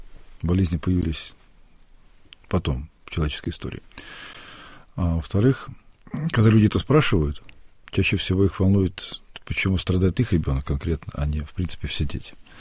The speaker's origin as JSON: {"language": "Russian", "town": "Vladivostok", "region": "Primorsky Krai", "country": "Russia", "said": "я приехал там из Владивостока"}